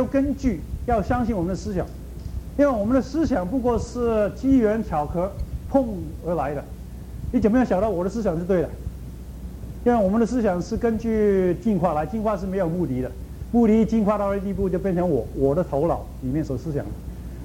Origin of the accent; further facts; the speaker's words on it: China; 我们是中国人也说身体发肤受于父母不可违相